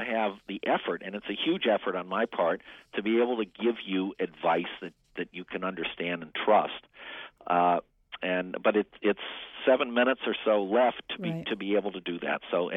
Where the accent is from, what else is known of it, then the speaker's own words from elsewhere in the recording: Washington, District of Columbia, United States; I grew up in Washington